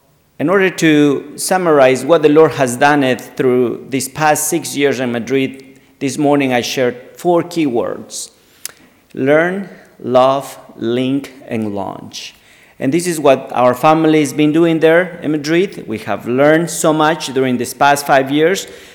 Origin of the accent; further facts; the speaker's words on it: Ecuador; English is a second language; So if some of you might wonder my accent, I'm not from the South, not from South Carolina, but I'm from the South, South America. I'm from Ecuador.